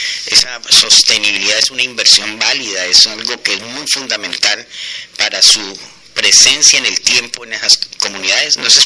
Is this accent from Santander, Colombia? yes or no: yes; Barrancabermeja, Santander, Colombia; recientemente mi tierra, Barranca Bermeja, celebró 100 años de vida municipal.